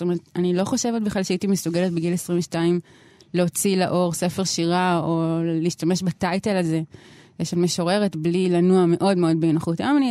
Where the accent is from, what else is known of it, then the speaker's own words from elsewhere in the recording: Lohamei HaGeta'ot, Northern District, Israel; born there; במקור אני נולדתי בקיבוץ לוחמי הגטאות.